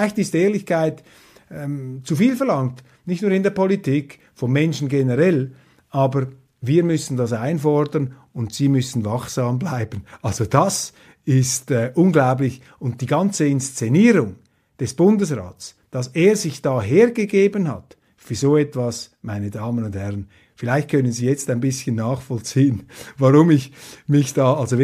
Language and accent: German; Switzerland; Sind wir Schweizer eigentlich noch Schweizer genug, um diese Errungenschaften zu verteidigen?